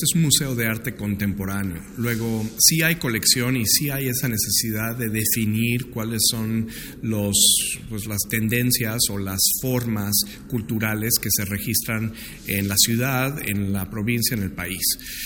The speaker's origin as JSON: {"language": "Spanish", "country": "Mexico", "said": "Para mí, como mexicano, me parece muy importante"}